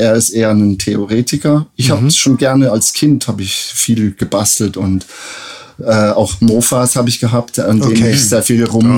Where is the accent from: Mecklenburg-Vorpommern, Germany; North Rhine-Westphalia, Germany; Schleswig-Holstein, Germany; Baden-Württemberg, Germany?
Baden-Württemberg, Germany; Freiburg; mit einem kleinen Anzeigeblättchen aus dem Raum Freiburg, wo ich herkomme